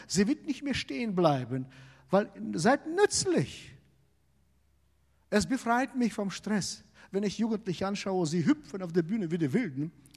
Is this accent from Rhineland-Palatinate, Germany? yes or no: yes; Rhineland-Palatinate, Germany; So, oh nein, doch, das ist meine Heimat. Pfalz, du musst dahin.